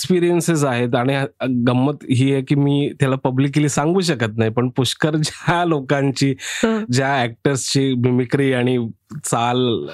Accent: Aurangabad, Maharashtra, India; निखिल महाजन औरंगाबादचा आहे, मी औरंगाबादचा आहे as a producer.

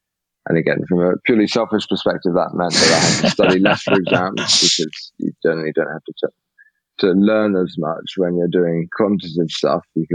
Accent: Egypt; also born or lived in Peru / India / France / Tanzania; now in England; I was born in Egypt, and then I actually traveled. Well, I grew up not just in Peru. I grew up in Peru. I grew up in India. I grew up in France, and I grew up in Tanzania in Africa before coming to England when I was about 14.

